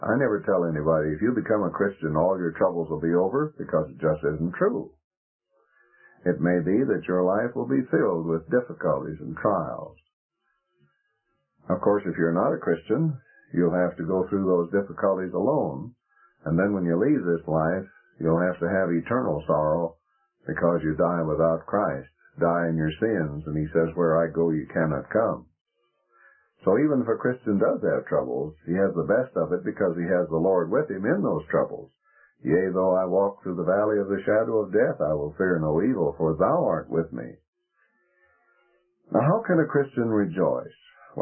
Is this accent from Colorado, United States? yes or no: yes; Colorado Springs, Colorado, United States; from Colorado Springs.